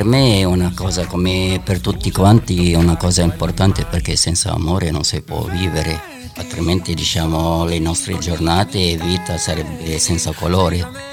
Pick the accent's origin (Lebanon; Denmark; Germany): Lebanon; Dal Libano.